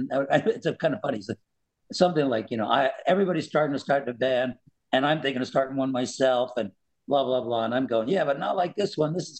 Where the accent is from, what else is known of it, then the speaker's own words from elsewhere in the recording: New York, United States; And then of course I'm a New Yorker.